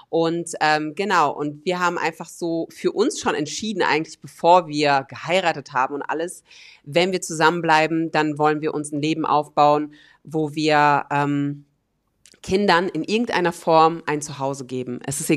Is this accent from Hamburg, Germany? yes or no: no; North Rhine-Westphalia, Germany; Wir sind so richtige Landeier geworden und wohnen jetzt so auf dem Dorf. Ich bin eigentlich ein Ruhrpott-Kind, ich komme eigentlich richtig aus dem Ghetto